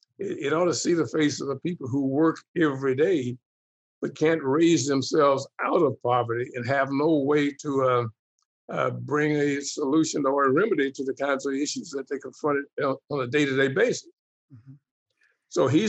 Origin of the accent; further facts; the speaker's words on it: Memphis, Tennessee, United States; born there; But no, I was born in Memphis.